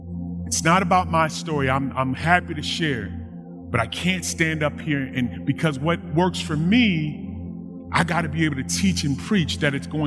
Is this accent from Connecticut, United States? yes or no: yes; Connecticut, United States; I preached a sermon this past summer in my home state in Connecticut that God always wins.